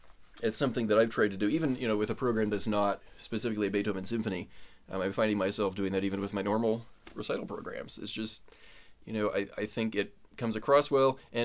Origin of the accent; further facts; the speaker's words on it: Springfield, Nebraska, United States; Well, I grew up in Nebraska, as I think I said. I grew up in a small town called Springfield. It's about 1,500 people, you know, maybe 20 minutes south of Omaha.